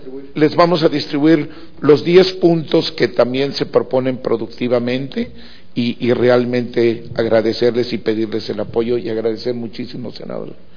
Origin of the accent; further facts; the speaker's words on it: Mexico; No debemos dejarlo ir como mexicanos.